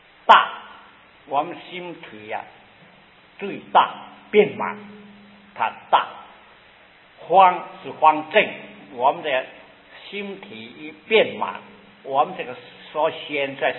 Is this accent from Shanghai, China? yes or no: no; Guangdong, China; Chinese is a second language; 我是广东人，再讲啊，讲好听一点。